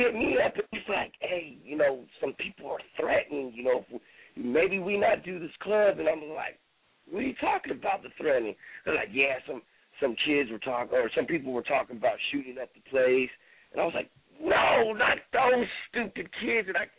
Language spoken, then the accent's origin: English; San Jose, California, United States; I'm in West Virginia right now. You know, I'm from San Jose, California.